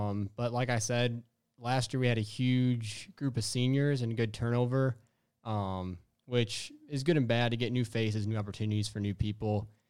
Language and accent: English; Highland, Illinois, United States; I'm from Highland. So I was coached under Matt Pellock.